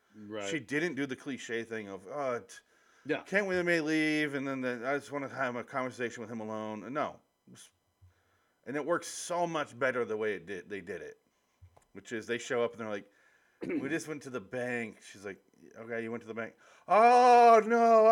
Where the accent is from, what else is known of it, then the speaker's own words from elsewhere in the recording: Midwest, United States; I don't like black olives that much. I grew up in the Midwest. Everything is pickled there because of how you survive a winter.